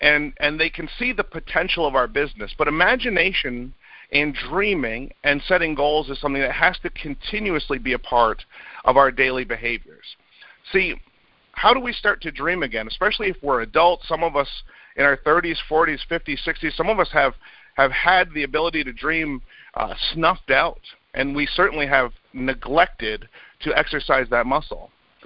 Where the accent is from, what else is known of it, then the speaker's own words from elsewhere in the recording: Rutland, Vermont, United States; because I grew up in Rutland, Vermont, and I saw the world through magazines, books, and television.